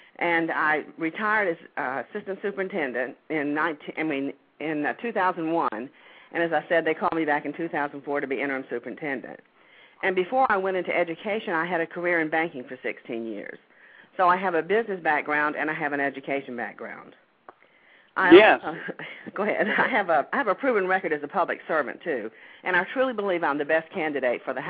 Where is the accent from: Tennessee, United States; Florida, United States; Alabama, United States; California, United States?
Florida, United States; Miami; also born or lived in Thomaston, Georgia; I was born in Thomaston, Georgia, and I lived there until I was about 7 years old. And then we moved to Miami, Florida, because my father was a carpenter.